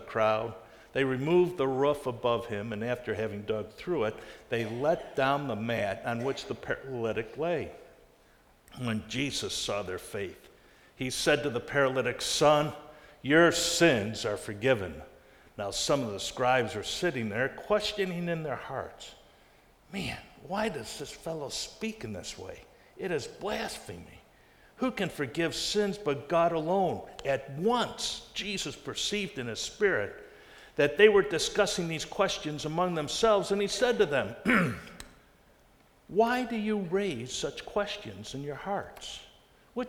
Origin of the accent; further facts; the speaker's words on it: California, United States; I'm from California. I don't know if you can tell that or not, but I just love California.